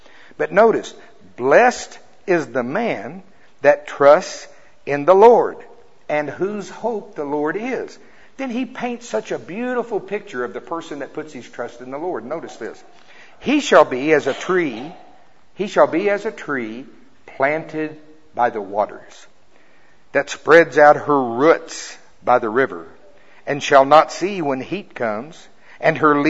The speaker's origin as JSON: {"language": "English", "region": "Oklahoma", "country": "United States", "said": "And I'm from Oklahoma. In Oklahoma, we call it green country. We have lots of tall trees. It's beautiful there."}